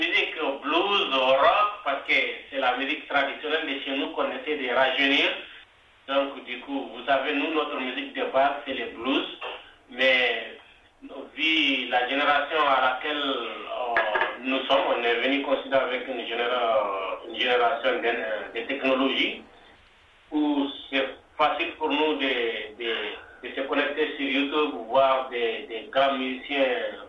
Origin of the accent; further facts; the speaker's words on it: Mali; lui aussi sait que moi je viens du Nord